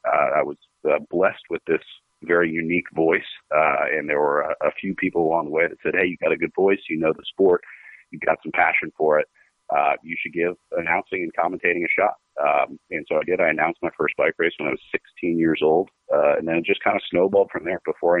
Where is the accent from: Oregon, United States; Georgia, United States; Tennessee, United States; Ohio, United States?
Ohio, United States; Columbus; Yeah, I grew up in Columbus, Ohio, so not far from where I am now, and actually got my start in bike racing there.